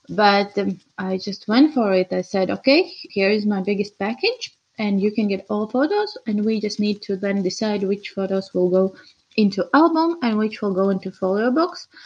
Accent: Riga, Latvia; I'm from Latvia, Riga.

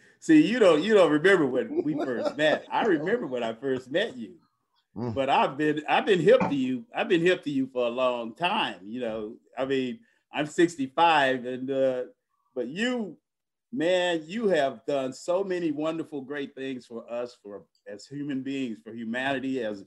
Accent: Kissimmee, Florida, United States; Well, I grew up in Kissimmee, Florida in 1955, August 12th. So I'm a Leo.

